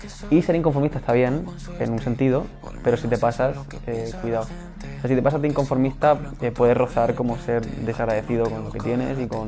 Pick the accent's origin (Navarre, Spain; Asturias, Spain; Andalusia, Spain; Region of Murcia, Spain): Region of Murcia, Spain; Y como soy murciano, pues como que no terminaba de decir el final.